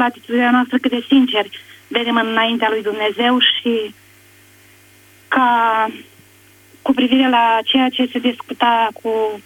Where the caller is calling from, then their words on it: Mirișăuți, Suceava County, Romania; din Mirișăuți, Suceava.